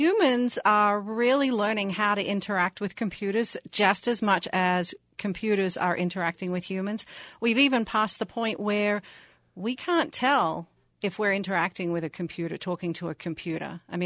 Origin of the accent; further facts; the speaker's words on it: Australia; I'm from Australia, and it's hard for me to put the filter on when I'm at work